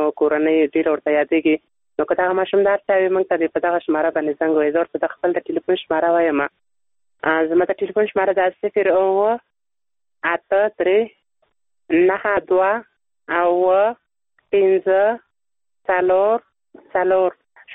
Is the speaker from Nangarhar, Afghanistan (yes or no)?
yes; Nangarhar, Afghanistan; د ننګرهار ولایت څخه.